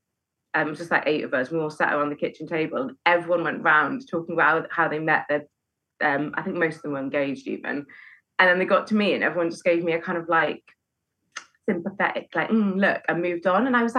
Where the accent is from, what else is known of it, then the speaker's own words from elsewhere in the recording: Wales, United Kingdom; also born or lived in London; I'm from Pembrokeshire in West Wales, where I now live, but I was living in London at the time.